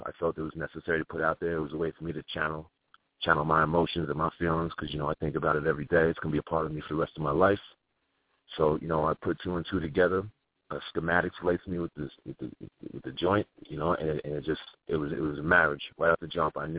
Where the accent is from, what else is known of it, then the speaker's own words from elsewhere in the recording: Long Island, New York, United States; I'm from Long Island, you know what I'm saying? I did a little time in the service in the military